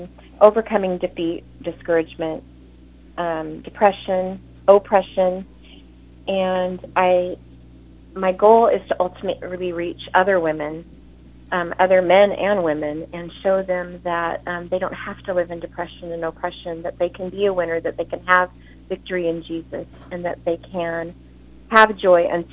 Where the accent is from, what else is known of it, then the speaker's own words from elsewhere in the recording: California, United States; also born or lived in Los Angeles; I am from Southern California, where I grew up. I was born in Los Angeles, and I am now relocated to the state of Arkansas, and that's where I reside right now.